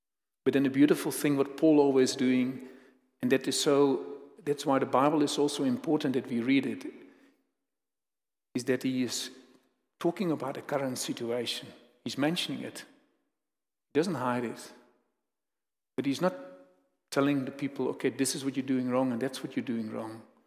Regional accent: Netherlands; I was brought up in the Netherlands.

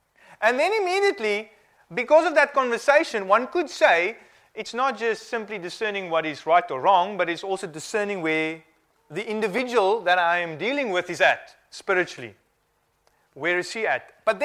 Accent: South Africa; now in England, United Kingdom; she knew that I was coming from England, and I'm going back to England and I'm living there, she knew I was South African

